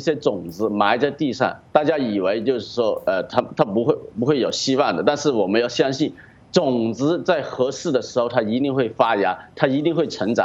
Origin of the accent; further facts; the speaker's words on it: Hong Kong; 所以我们香港人更加要警惕